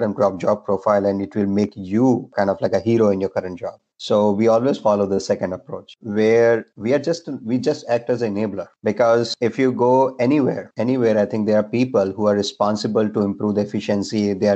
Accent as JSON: {"language": "English", "town": "Pune", "region": "Maharashtra", "country": "India", "said": "So I'm from Pune"}